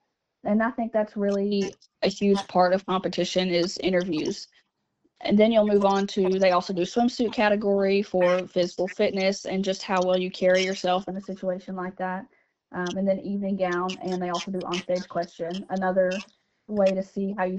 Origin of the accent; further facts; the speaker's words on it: Kentucky, United States; Yeah, so I grew up in Crittenden County.